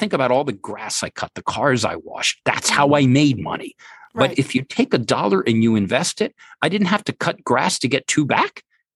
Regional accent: West Point, New York, United States; And yet I grew up in West Point.

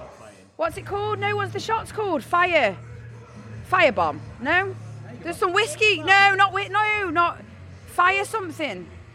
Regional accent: Stoke-on-Trent, West Midlands, United Kingdom; I am at the Underground, Stoke-on-Trent, my hometown. This place for me has changed a lot.

